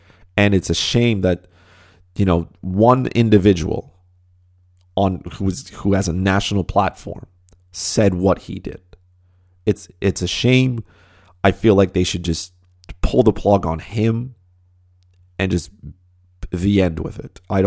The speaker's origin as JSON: {"language": "English", "country": "Canada", "said": "But your first assumption is Canadians are nice people. And that's what we are. That's what being Canadian is about."}